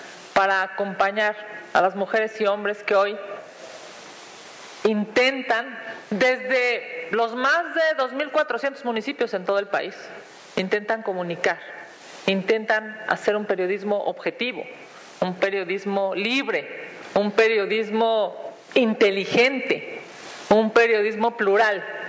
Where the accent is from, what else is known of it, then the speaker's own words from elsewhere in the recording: Mexico; lo que nos obliga a reflexionar como mexicanos